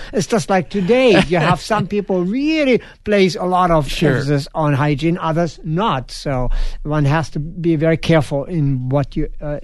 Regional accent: Hesse, Germany; now in United States; But since I'm originally from Hessen, the state of Hessen

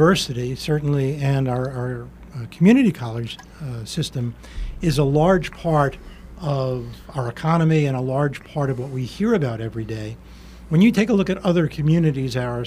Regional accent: Northeast, United States; I come from the Northeast, and most of the cities in the Northeast will have six or seven major colleges and universities that they can draw from.

